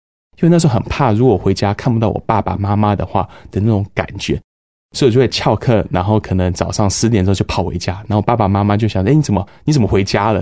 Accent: Taiwan; 我两个妹妹是在美国出生，但只有我是在台湾出生的。那我爸爸是华侨，他是以前小时候住在印度，后来搬到台湾，我妈妈是台湾人，

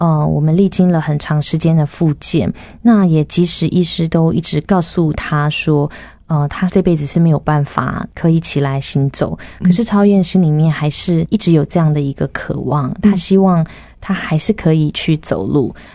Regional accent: southern China, China; 对，那因为我们都是南方人，我们从来没有滑雪过

